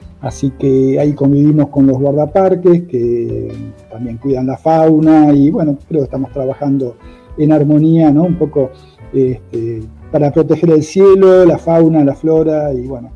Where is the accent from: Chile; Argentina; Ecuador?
Argentina; Buenos Aires; Yo soy de Buenos Aires originalmente, estudié en La Plata, que está cerca de Buenos Aires, o sea, en el este de Argentina, sobre el río, al nivel del mar.